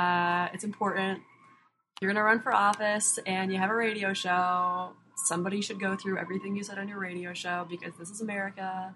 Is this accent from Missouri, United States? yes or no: yes; Missouri, United States; You know, I'm from Missouri originally. My family's from the South.